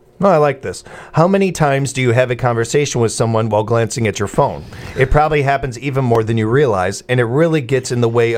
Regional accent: Midwest, United States; also born or lived in California; reminded me of living out in California and how much I missed winter. I never would have thought that as a kid growing up in the Midwest

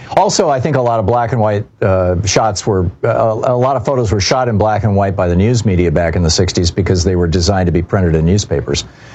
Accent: Michigan, United States; I remember it well. I grew up in Michigan.

